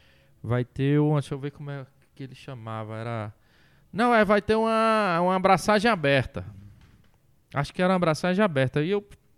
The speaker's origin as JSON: {"language": "Portuguese", "town": "Fortaleza", "region": "Ceará", "country": "Brazil", "tie": "born there", "moved": "as an adult", "lives_now": "São Paulo, Brazil", "said": "Eu nasci em Fortaleza há um pouco mais de 50 anos atrás. Mas cheguei aqui em São Paulo em 2000 e..."}